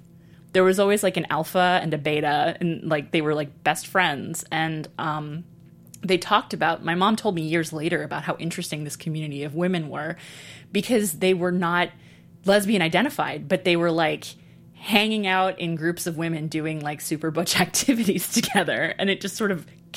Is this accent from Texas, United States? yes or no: no; New York City, New York, United States; And I was really horrified that I grew up in New York City in the 80s and had very little idea that this was happening.